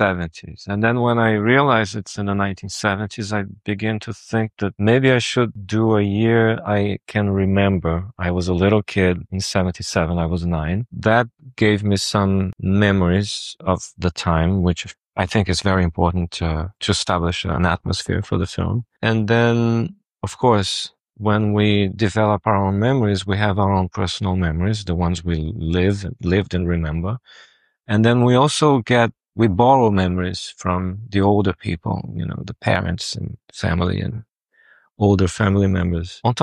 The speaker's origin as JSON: {"language": "English", "country": "Brazil", "tie": "born or raised there", "also_born_or_lived": "England", "said": "I grew up in England. My mother was a historian and she did research in England for 4 years and she took her 2 kids. So I went back as a 18-year-old back to Brazil"}